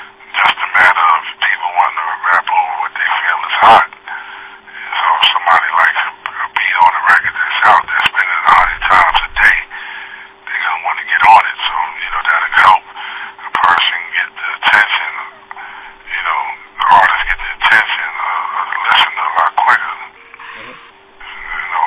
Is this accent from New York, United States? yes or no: yes; New York, United States; Well, I'm from New York.